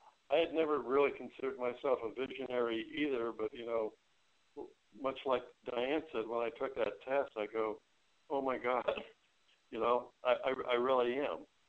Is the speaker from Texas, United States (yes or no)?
yes; Houston, Texas, United States; I'm from Houston, Texas, along with my wife, Diane